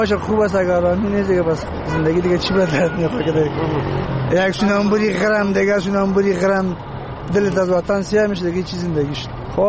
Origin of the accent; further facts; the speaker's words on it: Kabul, Afghanistan; از بیادر از کابل